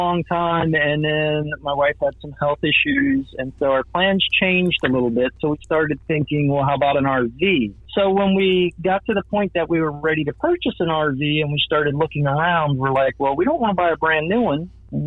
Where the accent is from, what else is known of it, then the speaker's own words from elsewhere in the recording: Frederick, Maryland, United States; We're from Frederick, Maryland. Mm-hmm. Is our home. It was our home.